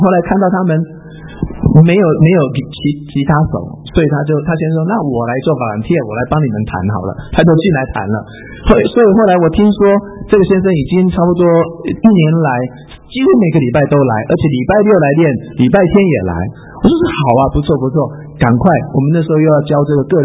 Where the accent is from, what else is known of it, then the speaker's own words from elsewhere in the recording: Japan; 我就97年选择回到日本去，就是我生长的、我长大的地方